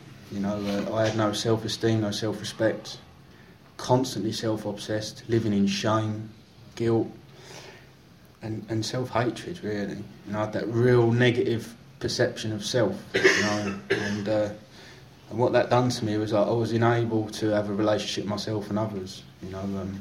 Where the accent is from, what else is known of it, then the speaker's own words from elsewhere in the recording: East of England, United Kingdom; I come from Essex, you know, the land of orange people. and we talk funny and, I don't know, it's a weird place